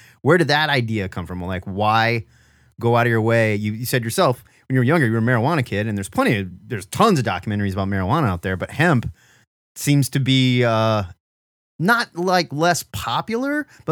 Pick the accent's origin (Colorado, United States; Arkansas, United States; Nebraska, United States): Nebraska, United States; I'm a Nebraska guy, so Midwest.